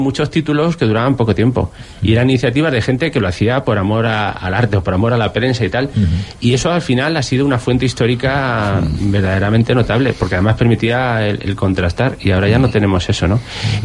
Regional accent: Almagro, Castilla-La Mancha, Spain; En un periódico de mi pueblo, de Almagro, se llamaba La Tierra Hidalga

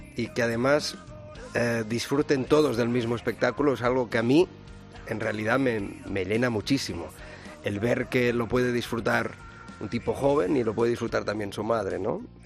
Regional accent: Barcelona, Catalonia, Spain; igual que en Barcelona, ¿no? Que es mi tierra.

